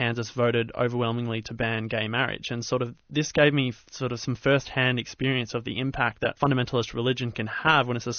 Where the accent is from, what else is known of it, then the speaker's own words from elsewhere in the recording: Australia; growing up in Australia, which is a relatively secular country, I was raised also in a pretty irreligious household